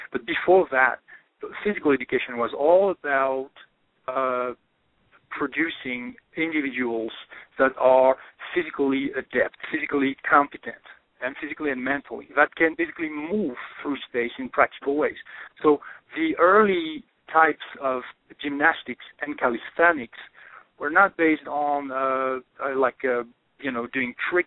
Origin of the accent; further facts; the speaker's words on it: France; English is a second language; moved away as an adult; now in Santa Fe, United States; So I am, I'm originally from France. I'm in my 40s, early 40s. So I live now in Santa Fe, New Mexico. I moved to the U.S. about 4 years ago